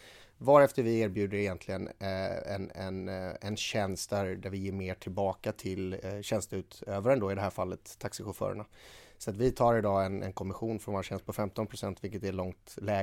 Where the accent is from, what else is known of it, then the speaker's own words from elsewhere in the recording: Gothenburg, Västra Götaland County, Sweden; Och det tycker jag som göteborgare är kul.